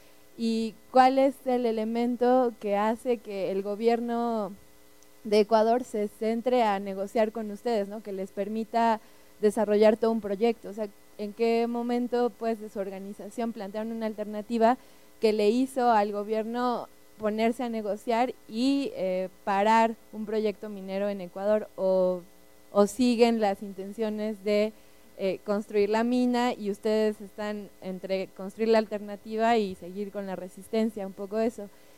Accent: Mexico City, Mexico; soy del DF

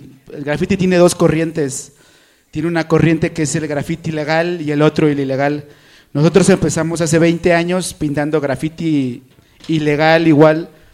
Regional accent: Xochimilco, Mexico City, Mexico; vengo de acá abajo de Xochimilco.

